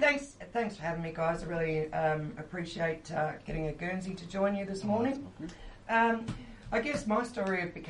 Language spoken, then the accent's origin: English; Carlton, Victoria, Australia; I was born in Carlton and raised by a Carlton family.